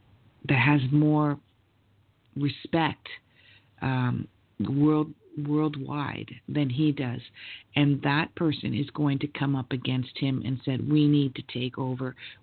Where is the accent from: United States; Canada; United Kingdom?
Canada; I mean, I'm not American, I'm actually Canadian, but they're going to be all affected by it.